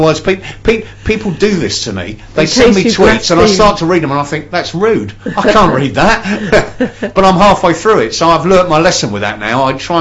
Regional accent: South East England, United Kingdom; But I grew up around the Mason area

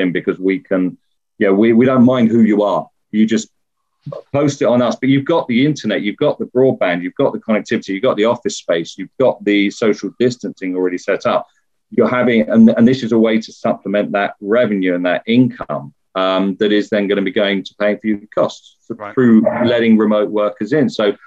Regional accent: London, United Kingdom; now in Tunbridge Wells, United Kingdom; I moved to Tunbridge Wells in 2002. I grew up in South London, moved out, priced out from where I lived. So I moved out to Tunbridge Wells. And I spent 20 odd years commuting to London.

